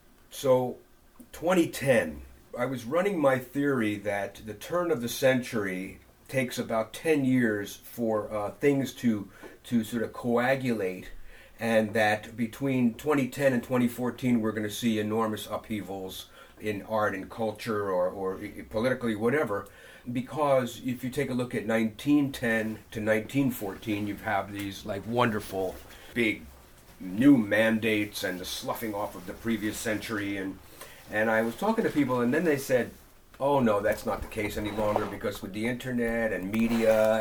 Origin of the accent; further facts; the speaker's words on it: Mountaindale, New York, United States; a summer stock theater company came to my hometown. I grew up in a really small town, 300 people.